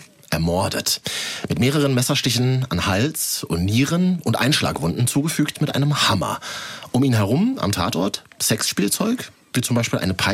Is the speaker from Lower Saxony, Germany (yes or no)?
no; Berlin, Germany; mir als Berliner